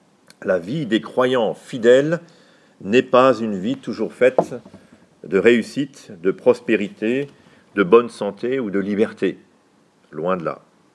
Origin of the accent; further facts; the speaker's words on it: France; pas seulement chez nous en France, à une tension qui pourrait être assez semblable